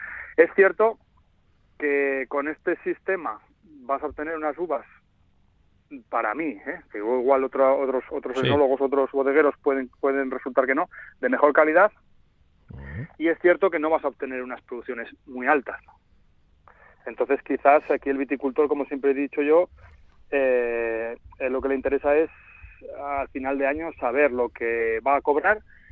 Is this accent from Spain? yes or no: yes; Basque Country, Spain